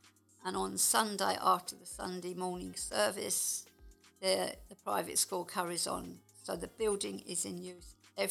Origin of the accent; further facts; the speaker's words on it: Bellingham, London, United Kingdom; I was born in Lewisham at the hospital many years ago. Then we moved to Bellingham. I've been in the flat 32 years this year, and 15 years prior to that in Leof.